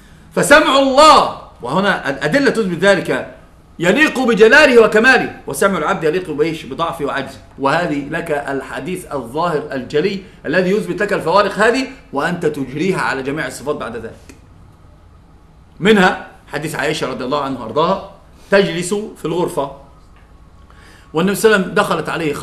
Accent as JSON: {"language": "Arabic", "country": "Egypt", "said": "عندنا في مصر بقى عندما يكون المسألة فيها مماثلة ماذا يقولون؟"}